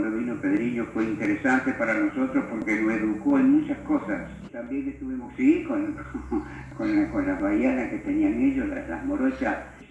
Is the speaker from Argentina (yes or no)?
yes; Sastre, Santa Fe, Argentina; also born or lived in San Carlos Centro; Yo vine de muy chico, de la edad de 9 años, a Sastre. Soy de San Carlos Centro, departamento de Las Colonias, donde nací y después, por razones de familia, hemos venido a vivir a Sastre.